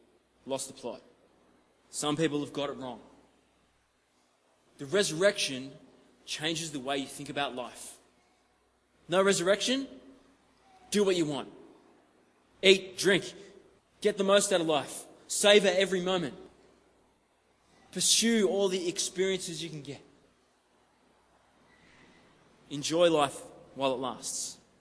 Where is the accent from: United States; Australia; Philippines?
Australia; I'm Australian